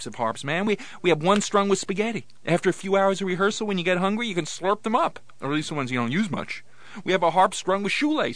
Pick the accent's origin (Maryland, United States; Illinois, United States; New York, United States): New York, United States; I sometimes say song, you know, because I'm from New York.